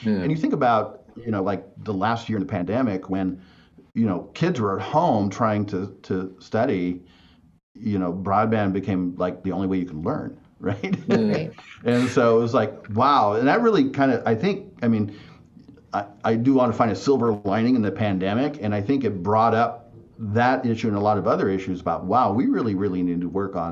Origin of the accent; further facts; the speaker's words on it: Miranda, California, United States; Well, yeah, I grew up in Miranda. My first address was Avenue of the Giants, you know.